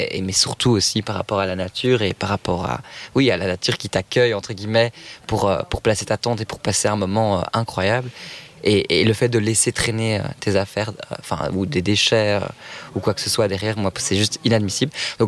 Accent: Belgium; Je suis assez fier de dire que je suis belge et je suis assez fier de représenter mon pays à l'étranger

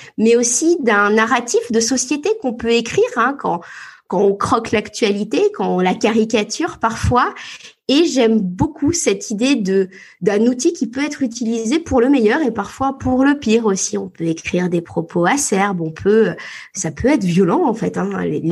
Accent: Normandy, France; also born or lived in Paris; J'ai grandi entre Paris et la Normandie. Donc, j'ai toujours eu une biculturalité un peu les pieds dans la terre de Normandie parce que je viens pas de Honfleur ou de Deauville. Hein. Je viens vraiment du Cotentin, des vaches. Mes grands-parents étaient agriculteurs.

